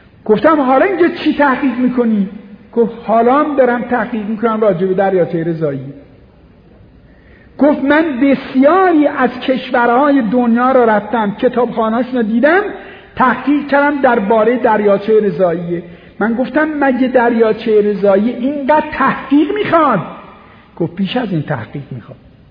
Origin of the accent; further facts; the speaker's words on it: Isfahan, Iran; اهل کجا هستی؟ گفتم اصفهان.